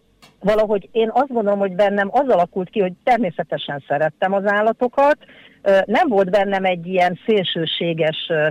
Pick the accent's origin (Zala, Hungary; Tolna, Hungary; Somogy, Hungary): Somogy, Hungary; Kaposvár; Kaposváron uh-huh születtem, mindig városi lány voltam, sőt, emeletes házban éltünk